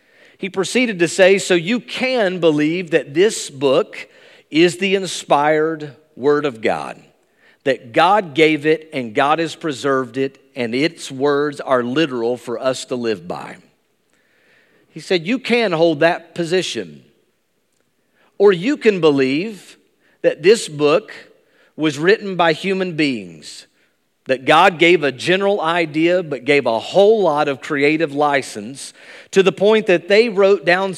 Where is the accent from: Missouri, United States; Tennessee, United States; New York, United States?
Tennessee, United States; Bristol; journey at a small private Christian school in my hometown of Bristol, Tennessee.